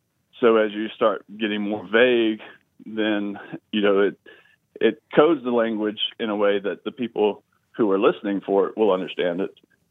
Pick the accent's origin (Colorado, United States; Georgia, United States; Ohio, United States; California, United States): Georgia, United States; And one of the things that growing up in Georgia is you start to see how